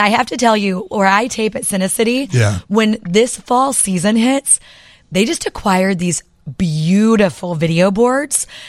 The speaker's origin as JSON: {"language": "English", "region": "Oklahoma", "country": "United States", "tie": "born or raised there", "said": "and I grew up in Oklahoma, so I'm not afraid to hold a goat"}